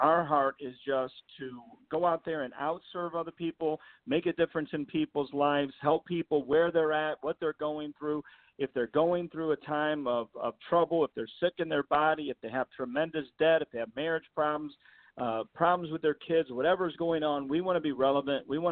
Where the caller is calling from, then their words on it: Ontario, California, United States; Well, today I'm calling from California. So I'm talking to you from nearby Ontario, California, about 40 minutes from L.A.